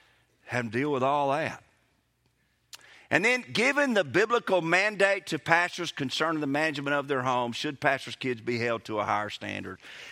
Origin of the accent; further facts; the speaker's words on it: Kosciusko, Mississippi, United States; I grew up in Kosciuszko